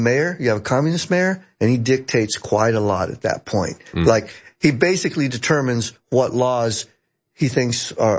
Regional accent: Texas, United States; now in Los Angeles, United States; I love Texas too. I'm from Texas. But it's like, no, I love LA.

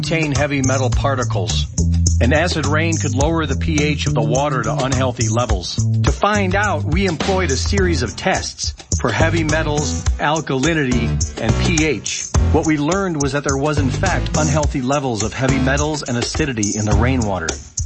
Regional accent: Texas, United States; And I'm a patriot and I voted for Trump and I'm a Texan and I'm a Southerner.

